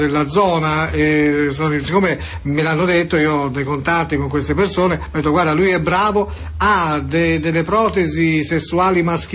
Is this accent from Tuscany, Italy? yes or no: yes; Florence, Tuscany, Italy; Ma io sono di Firenze